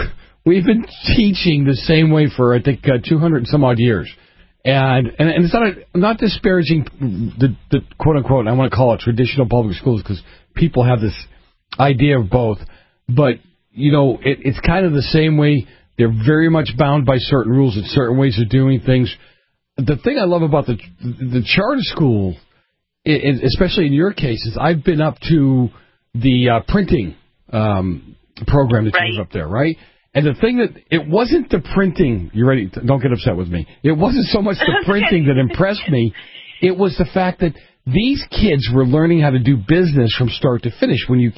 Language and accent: English; Boston, Massachusetts, United States; You know, when I was a kid growing up in Boston, we had the North Bennett Street Industrial School.